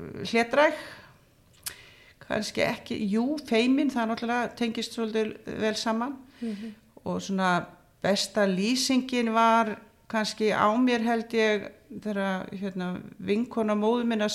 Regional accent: Kópavogur, Capital Region, Iceland; Ég fætt og uppalinn í Kópavogi. Foreldra mínir voru þetta frum byggjum þar

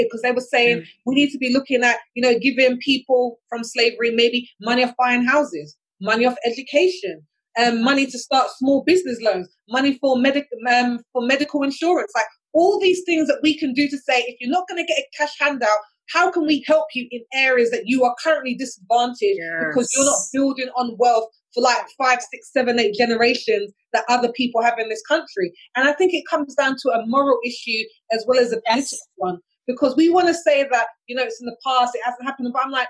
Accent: United Kingdom; I still very much see myself as British.

